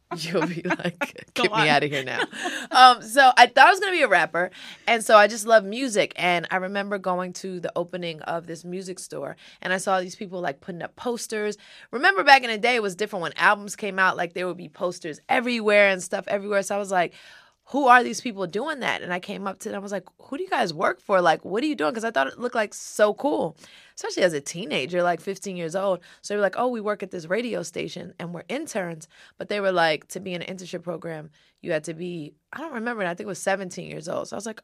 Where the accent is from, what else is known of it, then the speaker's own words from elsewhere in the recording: Brooklyn, New York, United States; also born or lived in Atlanta; The thing about it is like when I lived in New York, I was born and raised in Brooklyn. But during this radio time, I was in Atlanta. My mom had moved us to Atlanta.